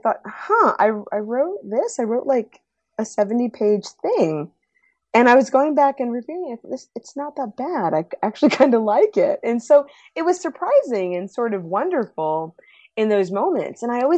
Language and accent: English; Texas, United States; But I grew up in Texas, and I've spent quite a lot of time in Texas, although I don't sound like it most of the time, according to most people, unless I'm really mad.